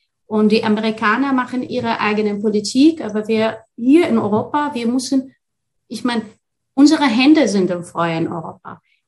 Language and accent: German; Austria; wenn wir als Österreicher nicht die Tür öffnen